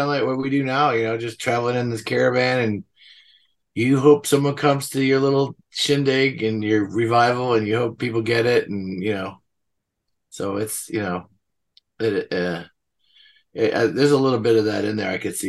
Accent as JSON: {"language": "English", "town": "Milwaukee", "region": "Wisconsin", "country": "United States", "tie": "born or raised there", "said": "I did. I grew up in Milwaukee, the northwest side, west of the tracks. I went to Marshall High School. And one of my best friends was Brian Ritchie from"}